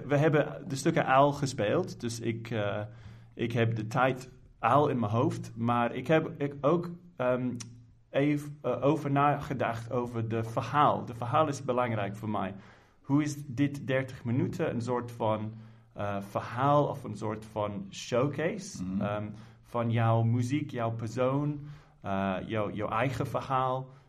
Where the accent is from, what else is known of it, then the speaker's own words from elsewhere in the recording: United Kingdom; Dutch is a second language; now in Netherlands; ik ben een Engelse man, maar ik ben hier al 10 jaar.